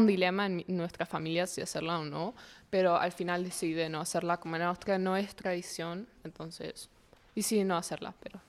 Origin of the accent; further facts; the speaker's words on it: Buenos Aires, Argentina; French is a second language; now in France; Je viens de Argentine. Je suis née en Buenos Aires, c'est la capitale d'Argentine.